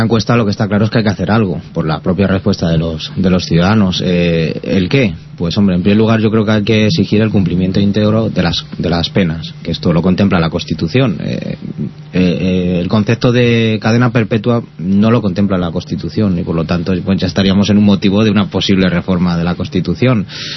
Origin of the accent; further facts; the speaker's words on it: Spain; Todos somos españoles, yo me siento orgulloso de ser español.